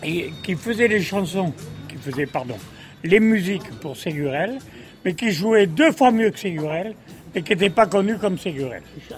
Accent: Forges, Nouvelle-Aquitaine, France; Non. Je ne suis pas de Beaulieu, moi. Je suis de Forges, Corrèze. C'est l'autre versant de la colline.

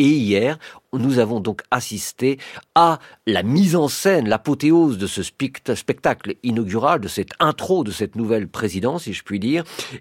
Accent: United States; nous autres, aux États-Unis, puisque je suis américain et que je vis là-bas

